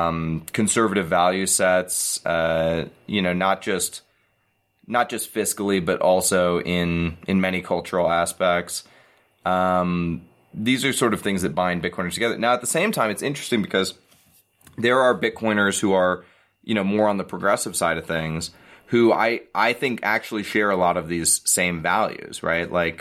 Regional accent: United States; It's hard for me not to because this is the only place I've ever lived, and I am uniquely American in that way.

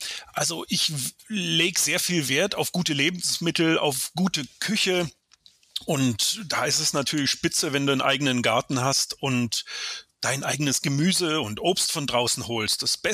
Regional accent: Lake Constance, Germany; Ich bin Journalist, komme ursprünglich vom Bodensee.

